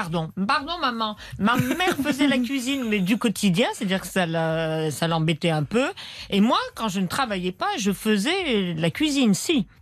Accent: Grenoble, Auvergne-Rhône-Alpes, France; also born or lived in Paris; moi j'ai vécu à Grenoble, mais je suis née à Paris

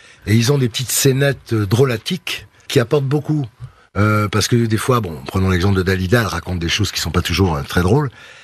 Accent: Nice, Provence-Alpes-Côte d'Azur, France; Je suis de Nice. Ma famille est de Nice

